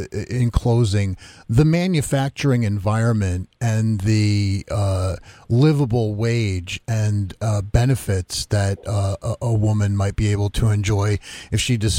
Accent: Waterbury, Connecticut, United States; helping us kick off this series of interviews right there in my hometown in Waterbury.

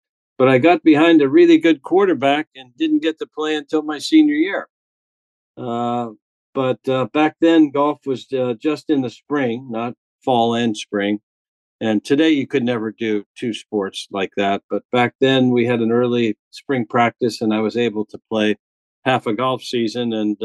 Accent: Erie, Pennsylvania, United States; And we grew up in Erie. One of seven children, and my dad is a blue-collar foundry worker for General Electric

